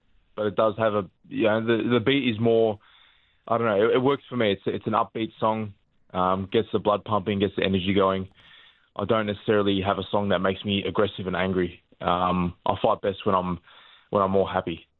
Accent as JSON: {"language": "English", "country": "Australia", "tie": "born there", "said": "But I like to train in Australia and say I'm an Australian-born fighter."}